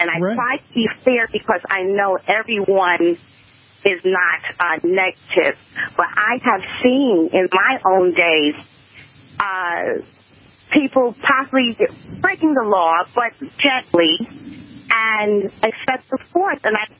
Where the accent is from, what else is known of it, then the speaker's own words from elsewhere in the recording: New York, United States; I am a native New Yorker, and I grew up in Harlem